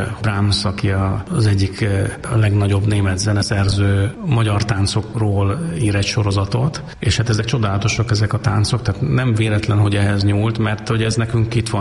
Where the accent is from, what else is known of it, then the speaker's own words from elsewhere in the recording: Hungary; Tehát lehetünk büszkék arra, hogy mi magyarok vagyunk, és hogy ez a kultúra, ez az anyánk.